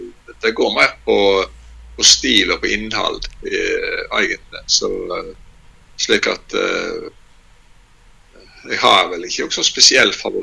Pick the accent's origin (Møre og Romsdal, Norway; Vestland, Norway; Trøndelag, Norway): Vestland, Norway; Granvin; Jeg kommer fra Granvin, ja.